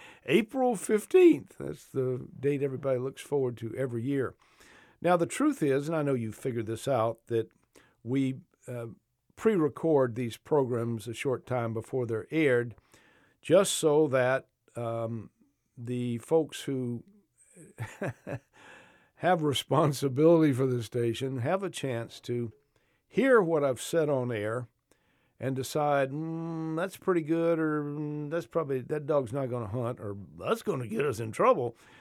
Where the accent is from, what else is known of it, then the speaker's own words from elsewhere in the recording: Macon, Georgia, United States; born there; I want to convey to people who are like me, South Georgians. I was born in Macon, Georgia, 1948.